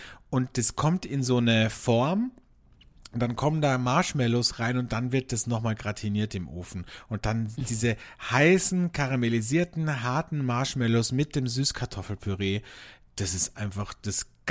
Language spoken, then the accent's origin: German; Austria